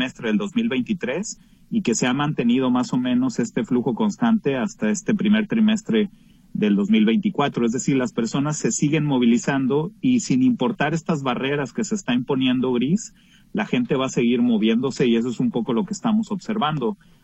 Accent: Mexico; siempre nosotros como mexicanos a nivel comunidad y gobierno exigimos un respeto irrestricto por los derechos humanos

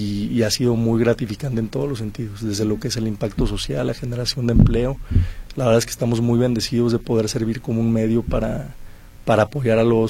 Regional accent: Guadalajara, Jalisco, Mexico; Yo estudié aquí, soy igual tapatío, estudié 15 años en el American School.

